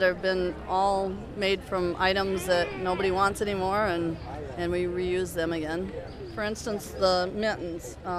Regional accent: Baxter, Iowa, United States; I'm with Whimsy Creations, and I'm from Baxter, Iowa.

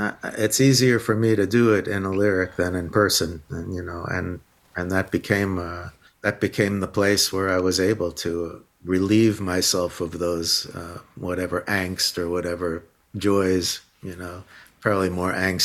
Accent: New York City, New York, United States; born there; also born or lived in Boston; in college we moved up to Boston because we were even though I was born in New York City, we were all intimidated by trying to make it with a band there.

